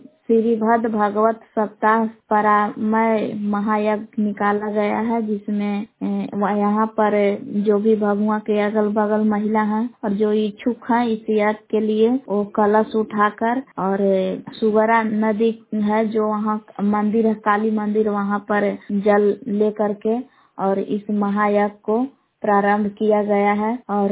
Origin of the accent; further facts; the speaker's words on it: Kaimur, Bihar, India; ग्राम बेलाव जिला कैमूर भभुआ के निवासी हूँ।